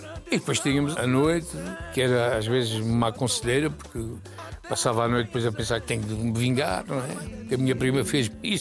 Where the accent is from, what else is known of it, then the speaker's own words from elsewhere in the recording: Coimbra, Centro, Portugal; born there; o Nando depois veio com 7 anos para fazer a primeira classe em Coimbra, onde nasci